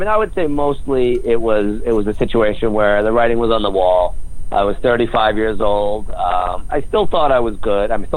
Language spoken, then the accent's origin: English; New York, United States; And we're both from New York, and the dream was to get back to New York and be in that market